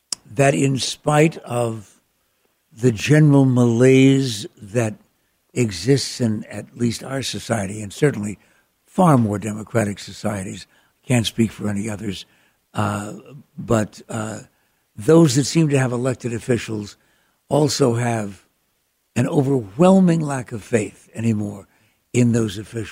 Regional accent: Ireland; I'm an Irishman, so there's a certain DNA optimism that exists.

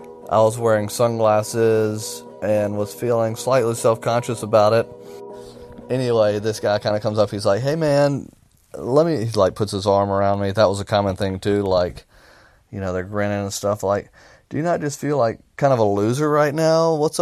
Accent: Point Clear, Alabama, United States; I am from Point Clear, Alabama

